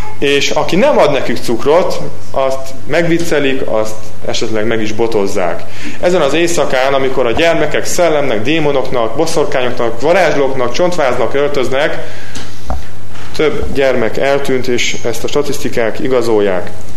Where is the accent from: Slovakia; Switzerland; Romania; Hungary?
Switzerland; én is csináltam ilyet gyerekkoromban, és Svájcban voltam gyermek, és ott is ennek óriási szerepe van.